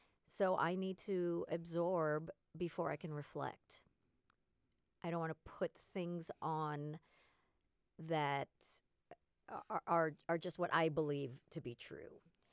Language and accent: English; West Coast, United States; I'm from the West Coast, and the last thing that I want to do is say, okay, great, I'm going to come out to the Midwest